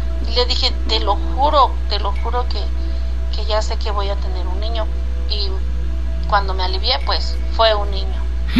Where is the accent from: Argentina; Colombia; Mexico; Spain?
Mexico; Oaxaca; yo soñaba que caminaba por un río que está allá en Oaxaca, porque nosotros pues somos de allá de Oaxaca.